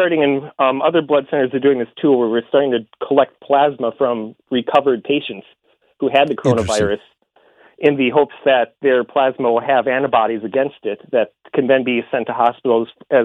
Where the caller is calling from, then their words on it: St. Paul, Minnesota, United States; I'm calling from St. Paul, Minnesota.